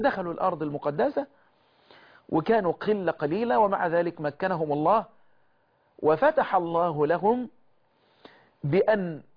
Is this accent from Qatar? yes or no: no; Egypt; اللهم احفظ بلدنا مصر